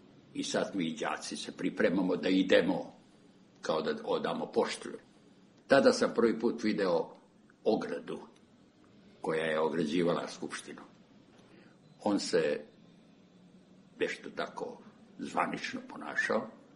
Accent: Crvenka, Vojvodina, Serbia; moved away; taj moj odlazak iz Crvenke sam ja opisao sa jaukom moje majke

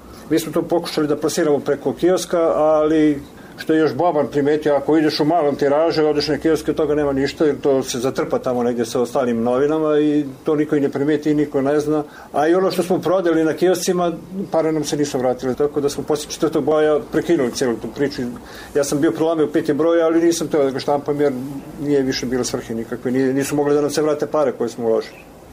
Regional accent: Velika Plana, Serbia; ja nisam iz Beograda, ja sam iz Velike Plane i dan danas živim u Velikoj Plane, ali stanem u Beogradu zbog posla.

